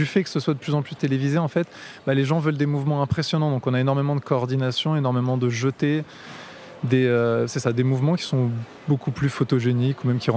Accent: Fontainebleau, Île-de-France, France; moi je viens de Fontainebleau.

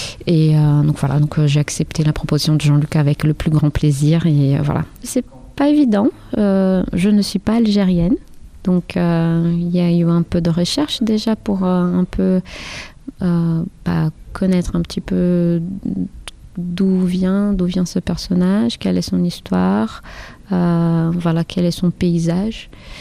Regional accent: Brazil; Et moi, donc, en tant que Brésilienne

